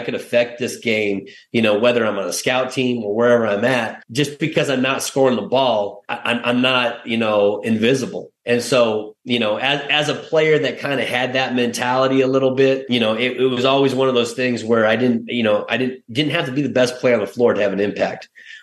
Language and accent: English; Kansas City, United States; also born or lived in Iowa; So I grew up, I'm a Midwest boy. I grew up in Kansas City. I was born in Iowa. So I, you know, kind of actually on a farm, to be honest with you.